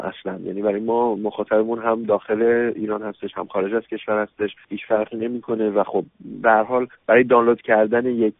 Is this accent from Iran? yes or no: no; France; توی خود کشور فرانسه بزرگ شدم و از سن 12 سالگی اینجا بودم و با این فرهنگ در واقع بزرگ شدم و آشنا بودم و بعد 10 سال اخیر رو توی ایران رفت آمد داشتم و کار میکردم، وقتی که برگشتم برای زندگی کردن و کار کردن در فرانسه،